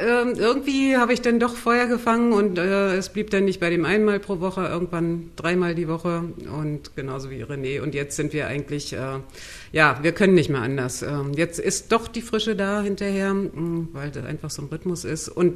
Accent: Rostock, Mecklenburg-Vorpommern, Germany; moved away as an adult; now in Berlin, Germany; also ich komme aus Rostock, bin damals bei Empor Rostock geschwommen

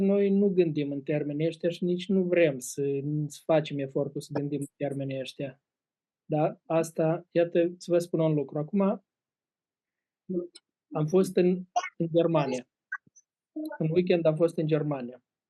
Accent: Moldova; Construcțiile cum le facem noi, ele nu durează. Construcțiile aproape care. Ce avem noi în Republica Moldova, cel mai vechi?

